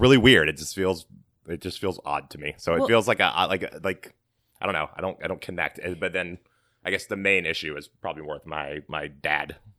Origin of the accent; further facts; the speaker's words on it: Alabama, United States; also born or lived in Louisiana; No, I, yeah, so I grew up in a combination of Louisiana and Alabama. I went to high school in Alabama. My family all still lives in Alabama.